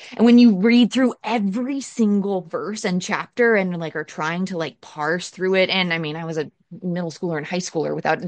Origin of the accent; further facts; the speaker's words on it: Illinois, United States; So I grew up in Southern Illinois and I grew up in a divided family.